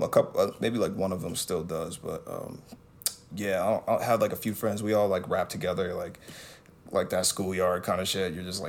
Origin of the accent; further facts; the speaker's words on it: New Jersey, United States; also born or lived in New York; Well, yeah, I was born in Jersey. A lot of my family's from New York. I'm from Jersey, but yeah, I lived in New York.